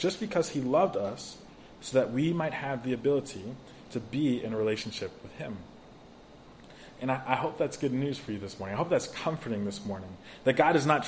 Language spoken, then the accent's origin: English; Tulsa, Oklahoma, United States; I'm from Tulsa, Oklahoma, so we would go to this library in town.